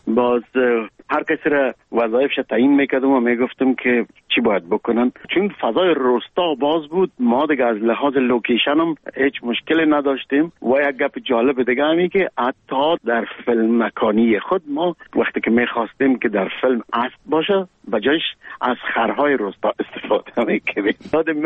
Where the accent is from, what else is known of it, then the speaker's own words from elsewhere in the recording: Kabul, Afghanistan; من در کابل به دنیا آمدیم، در چهاردی کابل. مکتب ابتدایی را در یک مکتب به نام غازی عبدالله خان تمام کردیم و بعدش لیسه عبیدیه